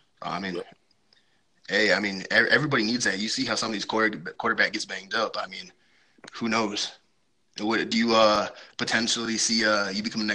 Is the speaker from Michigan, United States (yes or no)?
yes; Michigan, United States; I'm from Michigan, so I don't like Ohio State.